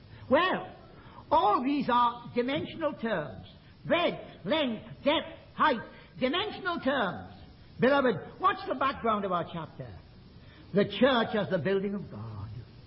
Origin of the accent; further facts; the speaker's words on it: Newcastle upon Tyne, North East England, United Kingdom; I remember once in the meeting where I was brought up in heaven on Tyne